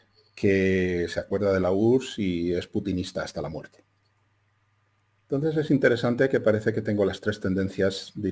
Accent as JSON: {"language": "Spanish", "country": "Spain", "said": "A ver, yo soy español."}